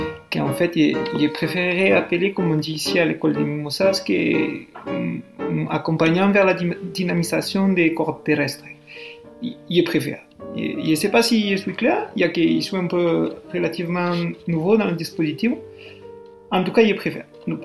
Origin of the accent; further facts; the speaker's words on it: Spain; French is a second language; je suis retourné chez moi en Espagne